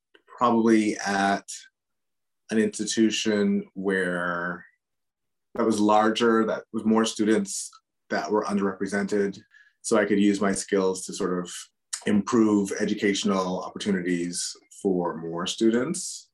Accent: Barbados; also born or lived in Grenada / United States; I was born in Grenada for sure. And then But then at age two, went to the United States. But then back at age 11 or 10, went to Barbados. And then I was in Barbados from age 10

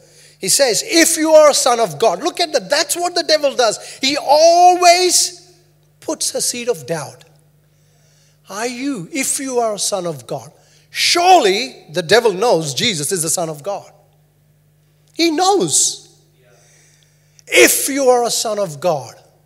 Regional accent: India; I come from India.

